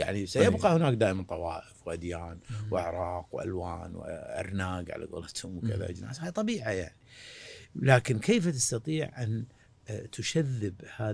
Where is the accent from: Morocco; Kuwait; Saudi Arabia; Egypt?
Kuwait; ان هذه الميزة اللي عندنا ككويتيين هي اللي حقيقة يجب ان نفخر فيها